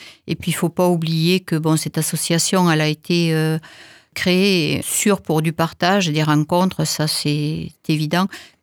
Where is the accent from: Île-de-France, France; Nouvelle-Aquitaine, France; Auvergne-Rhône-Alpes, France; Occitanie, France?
Occitanie, France; Longages; Moi, je suis de Longage de par mes arrière-grands-parents et mes parents.